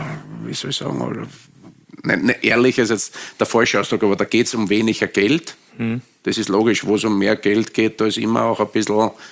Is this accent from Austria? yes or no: yes; Austria; als Österreicher